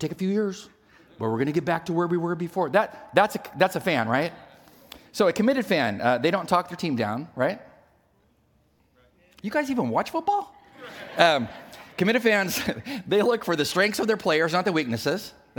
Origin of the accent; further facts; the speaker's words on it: California, United States; And I didn't know people from the East Coast because I was from the West Coast.